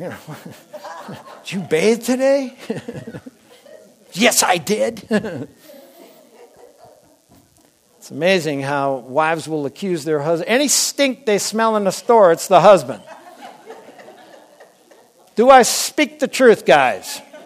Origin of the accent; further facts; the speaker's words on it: Wisconsin, United States; I'm from Wisconsin, so it's like, man.